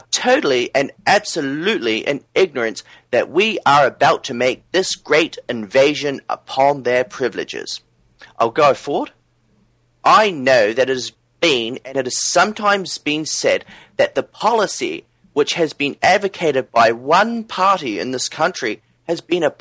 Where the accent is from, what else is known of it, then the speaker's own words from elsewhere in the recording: Ireland; I'm actually Irish, John.